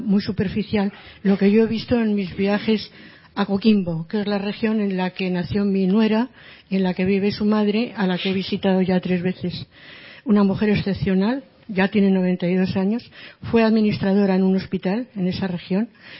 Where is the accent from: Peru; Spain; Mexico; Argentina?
Spain; Madrid, Community of Madrid; born there; soy madrileña de nacimiento, amo a Chile